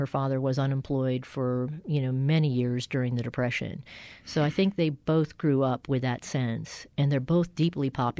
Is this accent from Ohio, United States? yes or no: yes; Columbus, Ohio, United States; born there; also born or lived in Connecticut; So I was born in Columbus, Ohio, and my parents were both people who did believe quite profoundly in civil rights. And so when we moved to Connecticut